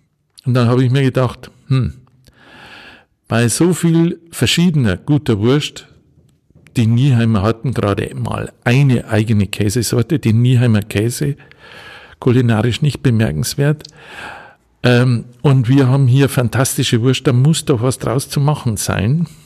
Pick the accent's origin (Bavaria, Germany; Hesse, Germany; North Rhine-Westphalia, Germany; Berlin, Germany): Bavaria, Germany; moved away as an adult; Aus Niederbayern.